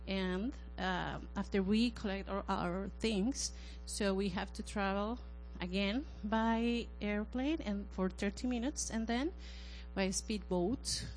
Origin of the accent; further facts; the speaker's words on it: Costa Rica; English is a second language; since we are from Costa Rica and we have a tropical weather.